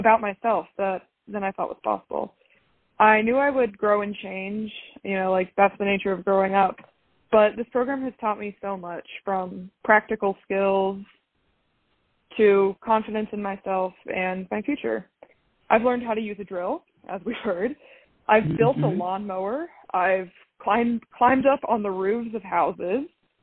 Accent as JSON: {"language": "English", "region": "Southern United States", "country": "United States", "tie": "born or raised there", "said": "Growing up in the Bible Belt, I didn't really have the best experiences with faith and church."}